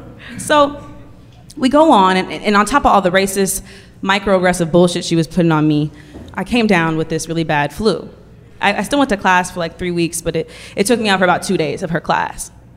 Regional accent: Oakland, California, United States; Gets to me, and I'm from Oakland. And I already know Oakland has a negative connotation behind it.

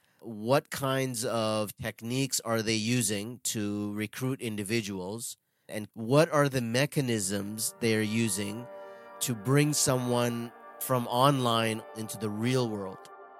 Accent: Toronto, Ontario, Canada; I'm born and raised in Toronto, Canada, from Indian parents, growing up in a very strict household.

